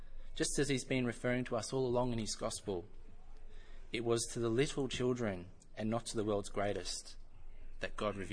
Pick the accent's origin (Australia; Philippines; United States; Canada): Australia; I don't say it with a yurt because I'm Australian.